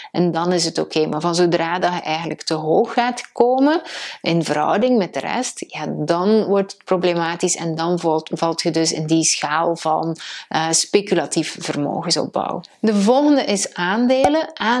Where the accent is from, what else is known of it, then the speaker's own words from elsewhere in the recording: Belgium; Maar ik kan u wel inkijk geven op basis van wat ik doe als Belg. Dus dit geldt niet voor Nederlanders die eventueel kijken